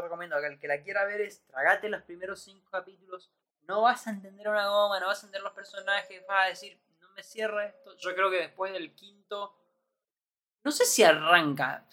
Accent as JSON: {"language": "Spanish", "country": "Argentina", "said": "siendo muy argentino, es los puertos argentinos"}